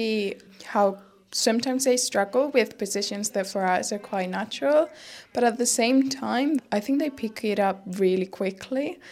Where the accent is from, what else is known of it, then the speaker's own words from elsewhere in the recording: Spain; English is a second language; I'm from Spain